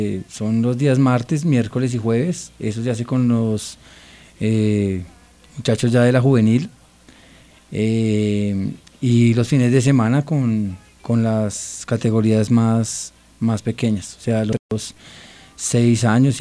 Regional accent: Bogotá, Colombia; como bogotano que soy, pienso que quiero trabajar mucho por el fútbol capitalino

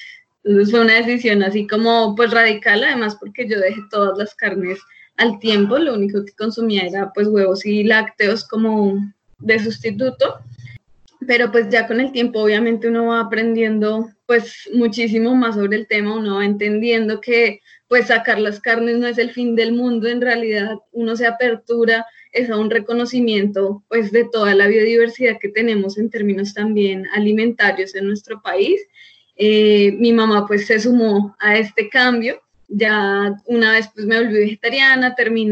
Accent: Bogotá, Colombia; now in Villavicencio, Colombia; yo nací en Bogotá, terminé allí pues todo mi colegio y fue ya después de esto que vine a Villavicencio, precisamente hacia las cuentas de que ya llevo aquí. Este año cumplo 10 años en esta ciudad

